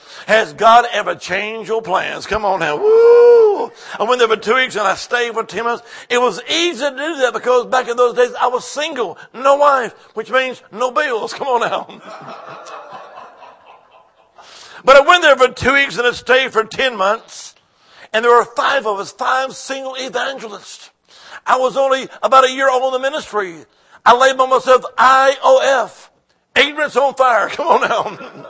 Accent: Alabama, United States; now in Salem, United States; Now, I now live in Salem, Virginia, but originally I'm from the Holy Land. I am. Alabama.

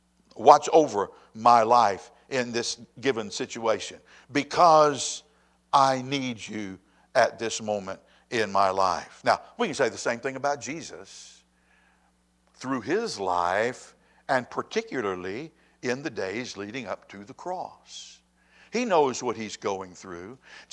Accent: Lynchburg, Virginia, United States; When Becky and I were growing up in Lynchburg, one of the things that we always said as kids, particularly in high school, can't wait till we graduate from high school so that we can get out of this podunk city where there's nothing ever to do.

